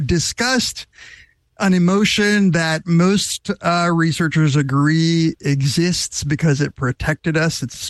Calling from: Ithaca, New York, United States; I am in Ithaca.

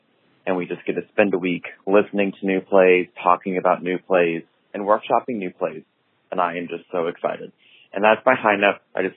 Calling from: Houston, Texas, United States; I'm calling from Houston, Texas.

